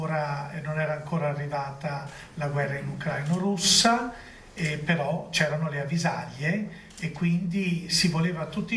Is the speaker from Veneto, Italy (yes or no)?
yes; Venice, Veneto, Italy; Io da veneziano vivevo male gli Asburgo, perché Venezia si è sempre sentita colonizzata dagli Asburgo, nonostante parliamo il dialetto simile, il triestino e il veneziano